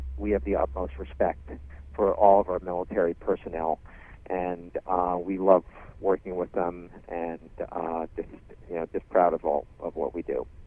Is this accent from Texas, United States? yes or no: no; Bronx, New York, United States; I always love hearing the story and how we grew up in the Bronx